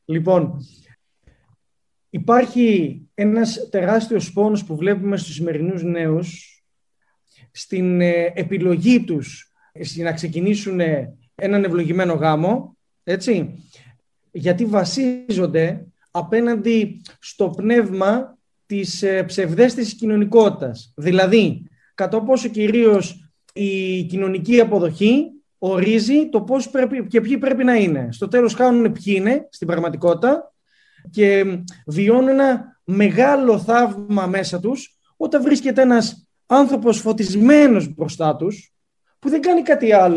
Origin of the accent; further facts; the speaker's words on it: Cyprus; γιατί εδώ στην Κύπρο, ξέρετε, ως Κύπριος, λόγω του μικρού πληθυσμού